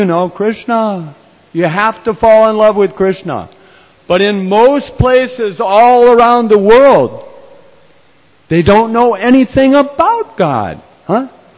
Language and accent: English; United States; So, but now where I'm from Murka, Noriko, I mean America. I'm from there.